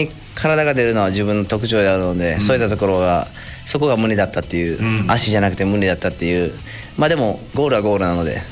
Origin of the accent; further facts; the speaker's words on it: Osaka, Japan; まあ、大阪から来たので